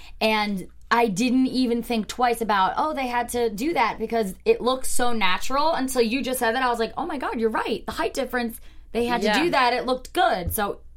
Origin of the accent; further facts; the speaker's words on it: New Jersey, United States; I'm from Jersey, so, like, I still kind of like that.